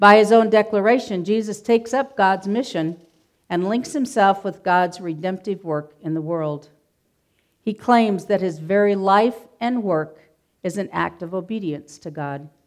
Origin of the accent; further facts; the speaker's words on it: Hemet, California, United States; As you know, I grew up in Hemet, like about 107 years ago. And at that time, Hemet was an agricultural community.